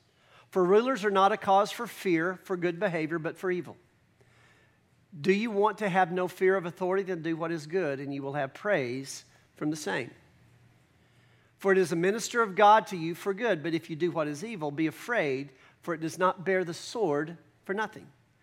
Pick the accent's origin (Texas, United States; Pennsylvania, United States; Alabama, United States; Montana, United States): Texas, United States; As a Texan, as a boiled-in-the-blood Texan, these are two of the hardest texts in the world for me to preach.